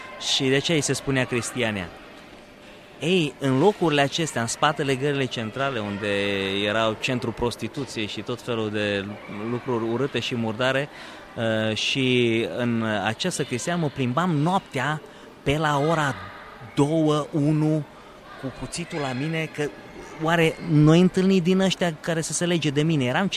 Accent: Romania; au aflat că sunt din România, eu vorbeam limba engleză

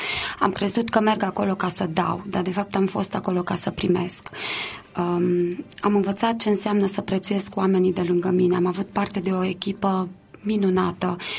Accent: Romania; noi am venit din România și vrem să ne ocupăm de copiii din sat

